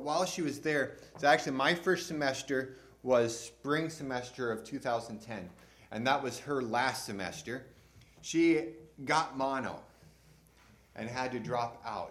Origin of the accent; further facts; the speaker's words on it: Montana, United States; I grew up in Montana. My family moved there when I was 4.